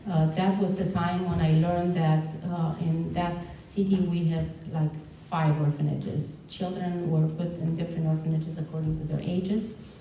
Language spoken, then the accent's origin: English; Romania; I come from Romania. I was born in Romanian.